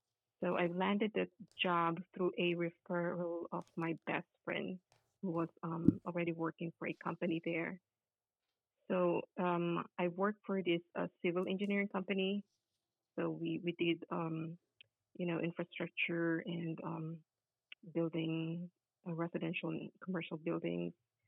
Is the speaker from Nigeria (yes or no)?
no; Legazpi, Bicol Region, Philippines; I am from Legazpi City, Albay.